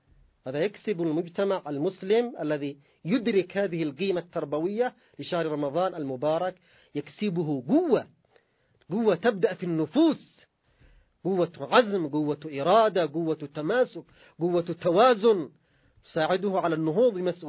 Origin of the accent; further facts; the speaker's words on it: Yemen; نحن كشعب يمني من واقع انتمائنا الإيماني